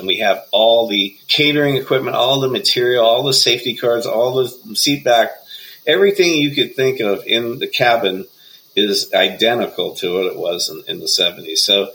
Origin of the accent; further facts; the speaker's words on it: Los Angeles, California, United States; I grew up in Los Angeles and still in Los Angeles, one of the few people still here in Beverly Hills, actually.